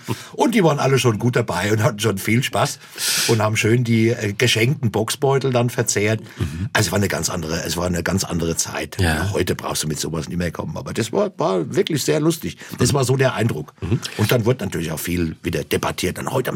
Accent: Obernburg, Bavaria, Germany; Obernburg. Das war also da, wo ich aufgewachsen bin. Genau. Obernburg ist so 18 Kilometer von Aschaffenburg entfernt.

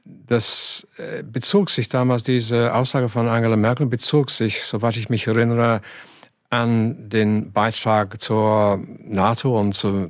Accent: Oldham, North West England, United Kingdom; German is a second language; In meiner Heimatstadt Oldham beinahe 70% für den Austritt.

